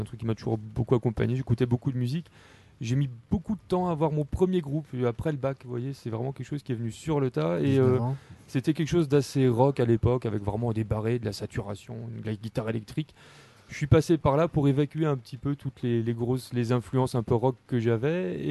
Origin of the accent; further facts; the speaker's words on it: Mulhouse, Grand Est, France; now in Strasbourg, France; Je suis originaire de Mulhouse au départ, mais j'habite Strasbourg là depuis 10 ans maintenant.